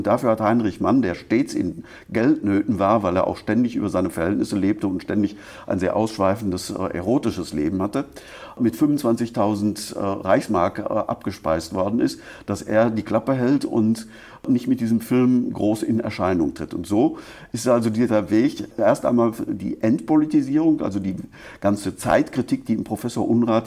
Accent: North Rhine-Westphalia, Germany; ein kleines Geschäft in meiner Heimatstadt Altenheim im Sauerland aufgemacht.

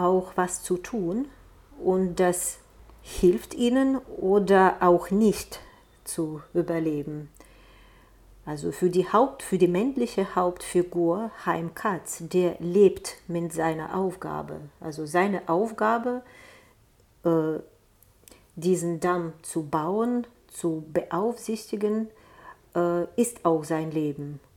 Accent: Zaporizhzhia, Zaporizhzhia Oblast, Ukraine; German is a second language; now in Germany; ich habe das Land gewechselt, ich bin aus der Ukraine ausgereist.

